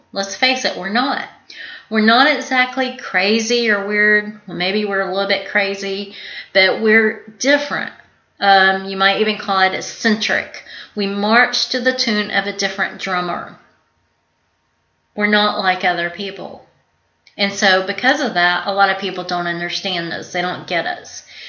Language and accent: English; Georgia, United States; Or as we say in the South, where I grew up in South Georgia, eat the meat and spit out the bones.